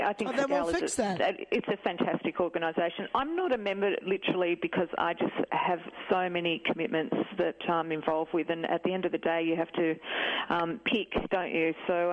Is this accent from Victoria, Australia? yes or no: no; Sydney, New South Wales, Australia; born there; I was born in Sydney.